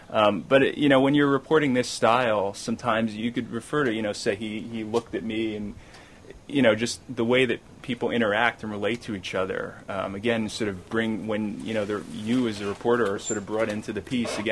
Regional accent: New Jersey, United States; I mean, I knew I was an outsider. I didn't want them to know I was from New Jersey or anything.

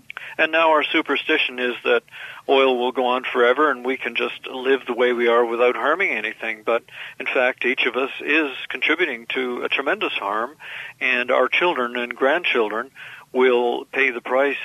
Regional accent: Canada; as a Canadian, you're always hearing about the States more than Canada.

